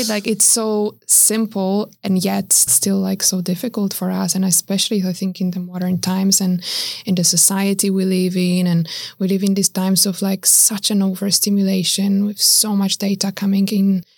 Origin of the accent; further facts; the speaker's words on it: Warsaw, Masovian Voivodeship, Poland; moved away as an adult; Yes, I was born and raised in Warsaw, the capital of Poland.